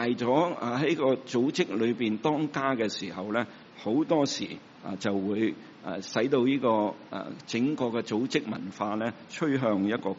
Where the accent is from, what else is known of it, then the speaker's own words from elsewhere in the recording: China; 一向我們中國人被批評一盤散沙，就是我們沒有組織，我們中國人沒有團結，沒有組織